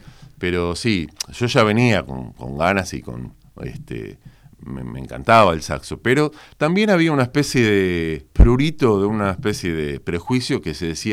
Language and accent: Spanish; Buenos Aires, Argentina; Soy reporteño.